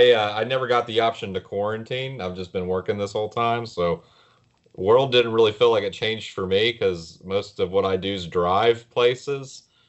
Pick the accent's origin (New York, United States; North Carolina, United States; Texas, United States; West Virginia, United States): West Virginia, United States; So I grew up in Southern West Virginia, which is not really a hotbed for comics.